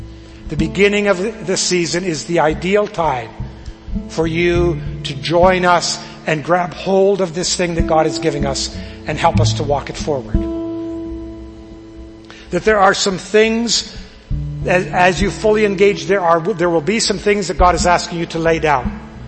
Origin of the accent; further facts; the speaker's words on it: Coaldale, Alberta, Canada; Because growing up in Coaldale, I was in a church that was primarily farmers. Probably 90% of those folks were farmers.